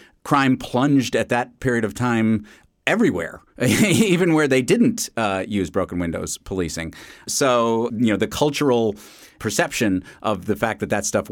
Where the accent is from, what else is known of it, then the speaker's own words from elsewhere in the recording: New York City, New York, United States; Well, I can tell you, as a New Yorker who lived through the 90s in New York